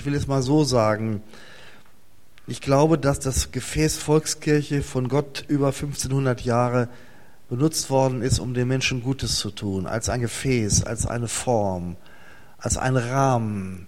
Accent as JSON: {"language": "German", "region": "North Rhine-Westphalia", "country": "Germany", "tie": "born or raised there", "said": "Ich bin also gebürtiger Westfale, im östlichsten Teil dieses alten Westfalen geboren. Heute gehört das ja zu Nordrhein-Westfalen an der Weser. Habe dort meine Schule hinter mich gebracht"}